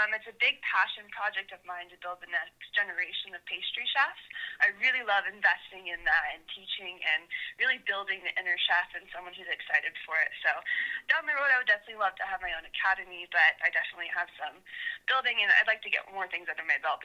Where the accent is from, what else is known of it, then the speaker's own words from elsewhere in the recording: Florida, United States; now in Lake Tahoe, United States; originally I'm from Florida, as are all my recipes.